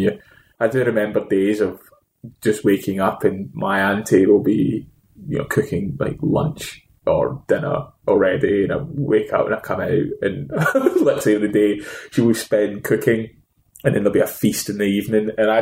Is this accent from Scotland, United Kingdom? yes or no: yes; Hamilton, Scotland, United Kingdom; So the interesting thing was that we came from Hamilton